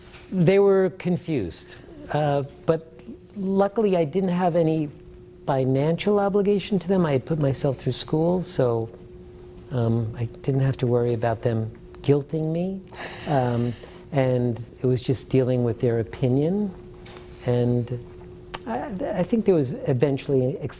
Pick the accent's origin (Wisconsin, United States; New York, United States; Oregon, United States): New York, United States; New York City; I grew up in New York City, not far from where you lived, in Washington Heights.